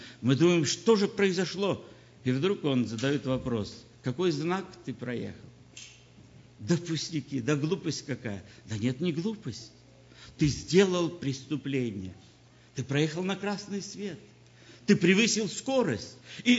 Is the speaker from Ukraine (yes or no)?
yes; Ukraine; я украинец по принадлежности национальной.